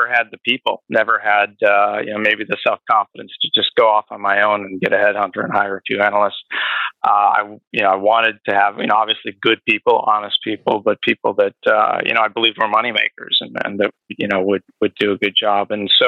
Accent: Minneapolis, Minnesota, United States; also born or lived in New York; and I guess I'm from the Midwest originally, and born and raised in Minneapolis, and went to school at Wisconsin.

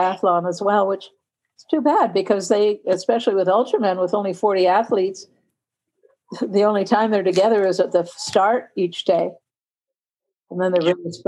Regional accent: Montreal, Quebec, Canada; moved away as an adult; now in United States; Well, I grew up in Montreal

